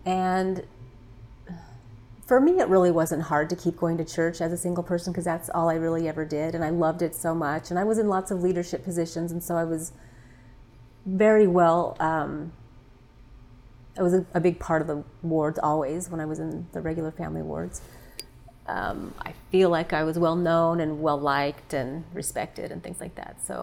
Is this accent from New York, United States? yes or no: no; Caldwell, Idaho, United States; Well, I grew up basically in Caldwell, which is about 35 minutes west of Boise. So it's a smaller town. Grew up there. I loved it.